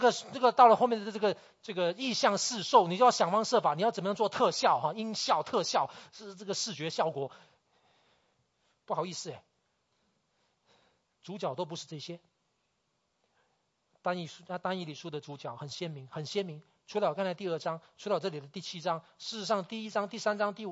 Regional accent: Malaysia; 我来自马来西亚，马来西亚当然是一个多元种族的国家。我从小成长的里面，我不单只是跟华人在一起，我的班上里面全班如果40个学生，我可能华人大概只有十个十五个之间，那其他可能有马来人。

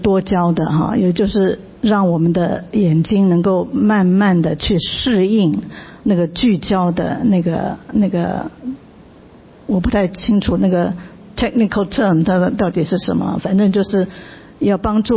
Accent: Taiwan; also born or lived in United Kingdom; 比如说我是台湾长大的，我到了英国去，我可以讲英文跟他们沟通

